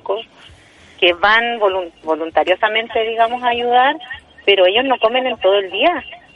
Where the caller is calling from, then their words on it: Talcahuano, Biobío, Chile; Mira, yo soy de Talcahuano.